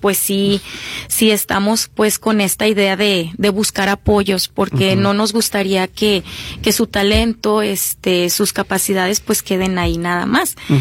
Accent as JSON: {"language": "Spanish", "town": "Cocula", "country": "Mexico", "said": "De Cocula."}